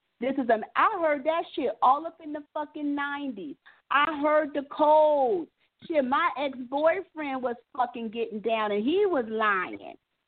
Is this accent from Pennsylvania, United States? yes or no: no; San Francisco, California, United States; there's a dynamic because we were born and raised in San Francisco, and we know the what's up about a lot of stuff